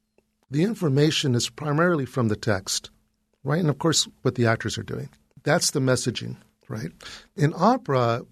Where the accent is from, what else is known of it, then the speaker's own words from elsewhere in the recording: California, United States; So I grew up in California, and when I grew up, there was music in school.